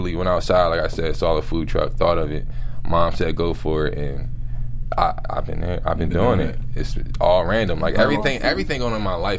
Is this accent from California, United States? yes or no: no; Philadelphia, Pennsylvania, United States; So I'm from Philadelphia, born and raised in Philadelphia, and basically Happy Ice is something called Water Ice where I'm from.